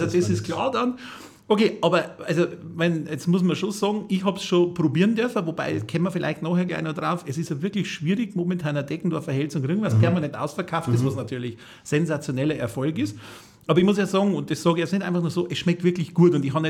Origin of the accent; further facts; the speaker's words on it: Edenstetten, Bavaria, Germany; Ich komme aus Edenstetten da. Ich habe eine Brauerei in Edenstetten drin gehabt